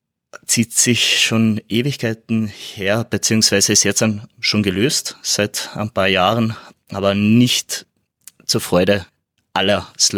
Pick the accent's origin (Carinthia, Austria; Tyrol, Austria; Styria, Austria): Carinthia, Austria; Klagenfurt; born or raised there